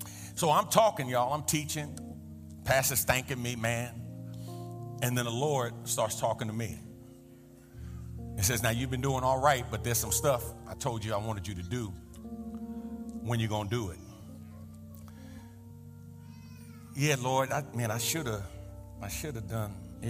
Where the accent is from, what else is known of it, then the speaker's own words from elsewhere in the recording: New York, United States; accent: New York; Just in case my New York accent is clouding the words that are coming out.